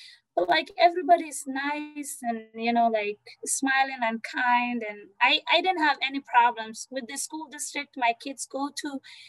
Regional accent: Mandera, North Eastern, Kenya; I grew up in Kenya. I am from a big family. I have a lot of siblings. And I went to school there. I lived in a small rural town. It wasn't that rural, but it's called Mandaris in the northeastern, and mainly all the population is Somali, Muslim 100%.

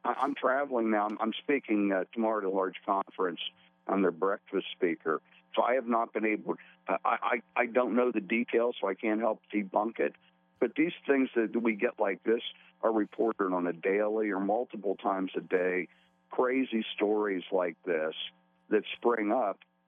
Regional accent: Pennsylvania, United States; they're drilling wells in my home state of Pennsylvania

